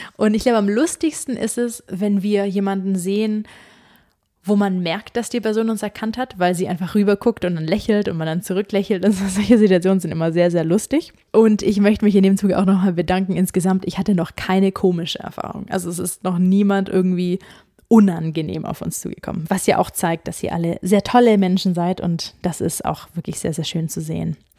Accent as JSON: {"language": "German", "country": "Germany", "said": "ich komme aus Deutschland."}